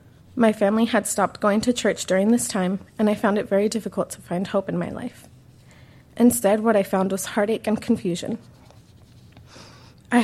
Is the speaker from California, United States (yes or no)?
yes; Pomona, California, United States; born there; I was born in Pomona.